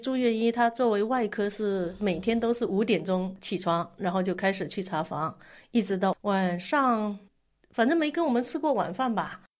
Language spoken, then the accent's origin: Chinese; Guangdong, China; 因为我是潮汕人，所以我知道先生娘的意思。